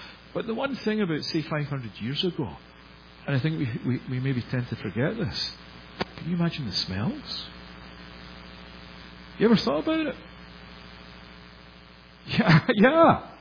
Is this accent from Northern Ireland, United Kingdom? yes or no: no; Scotland, United Kingdom; I'm a Windows guy. Partly because I'm a Scotsman.